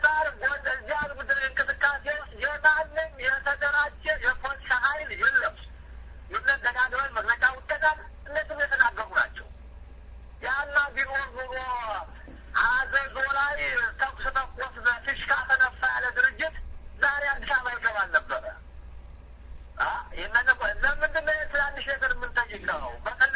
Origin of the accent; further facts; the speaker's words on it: Amhara, Ethiopia; የጎንደር ክፍለ ሀገር ተወላጅ ነኝ። ጋይንት አውራጃ ተወልጄ ያደኩኝ ጎንደር